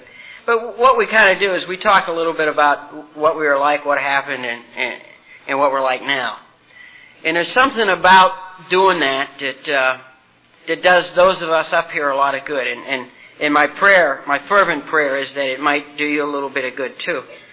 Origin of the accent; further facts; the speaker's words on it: Martins Ferry, Ohio, United States; born there; I was born in the Ohio Valley, a little town called Martins Ferry, and I was the second child and the oldest son in a family of 11 children. I'm Irish.